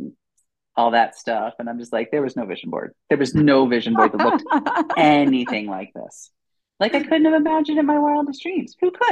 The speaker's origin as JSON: {"language": "English", "region": "New Jersey", "country": "United States", "said": "I'm a kid from Jersey that was supposed to be a high school English teacher and coach soccer."}